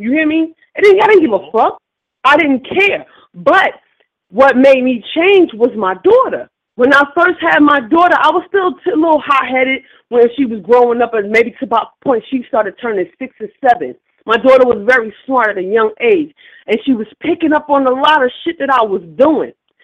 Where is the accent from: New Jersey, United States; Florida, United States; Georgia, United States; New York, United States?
New Jersey, United States; Newark; That's why they say if you was born and raised in Newark, you can survive anywhere. We just a certain breed of people that was built for anything